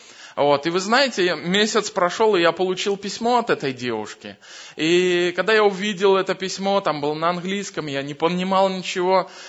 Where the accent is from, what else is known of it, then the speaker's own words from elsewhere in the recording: Mogilev Region, Belarus; Я сам родом из Могилевской области, из Белоруссии.